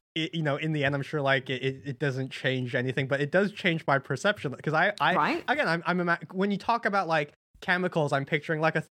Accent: United States; Again, as an American, know basically nothing.

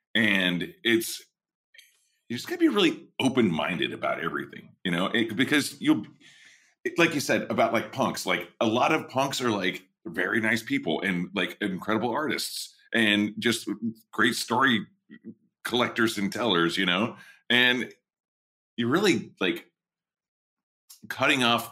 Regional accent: Texas, United States; like growing up in Texas and like we're old state neighbors, you know, we're from the same zone

